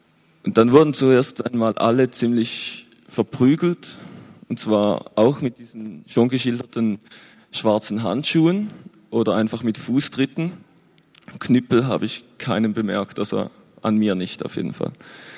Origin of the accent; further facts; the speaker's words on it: Thurgau, Switzerland; wir kommen alle aus dem Thurgau, also das ist im Nordosten der Schweiz.